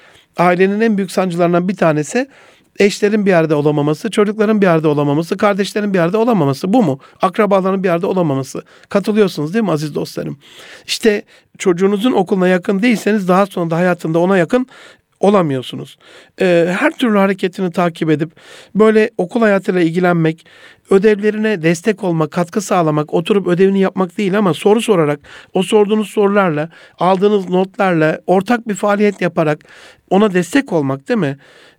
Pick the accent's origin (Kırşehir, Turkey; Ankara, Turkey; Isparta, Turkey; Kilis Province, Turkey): Kilis Province, Turkey; also born or lived in Gaziantep; Ya işte Antepliyiz biz, Kilisliyiz